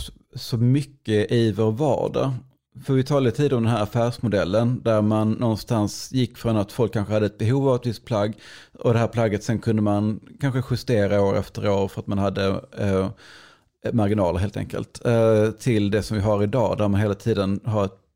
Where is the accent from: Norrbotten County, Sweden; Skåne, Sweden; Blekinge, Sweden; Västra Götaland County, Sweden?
Skåne, Sweden; fick jag lära mig som skåning